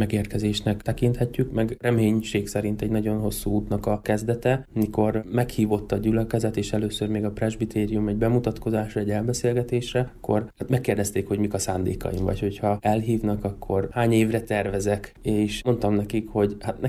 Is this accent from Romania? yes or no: no; Zakarpattia Oblast, Ukraine; Kárpátaljáról származom, és én a teológia elvégzése után is Kárpátaljára mentem haza